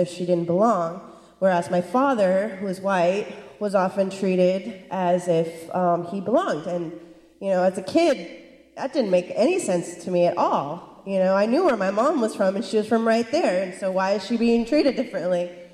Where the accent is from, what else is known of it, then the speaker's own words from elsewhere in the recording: Ajo, Arizona, United States; I come from Ajo, Arizona.